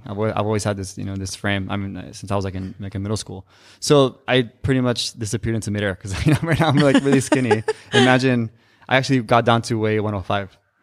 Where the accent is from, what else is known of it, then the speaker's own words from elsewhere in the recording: Los Angeles, California, United States; growing up in East LA and like poor